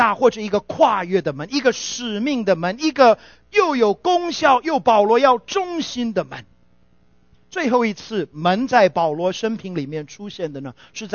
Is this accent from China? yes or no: no; Taiwan; 我们从台湾来的，我记得以前4月4号是儿童节哦，那时候小学的时候还可以放假